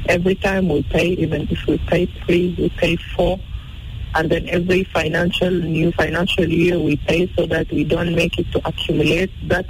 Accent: South Sudan; though we come from South Sudan, but we cannot all the time defending the interests of South Sudan alone

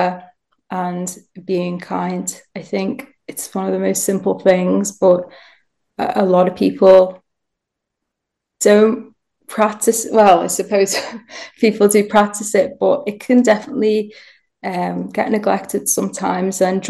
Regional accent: Liverpool, North West England, United Kingdom; I'm from Liverpool

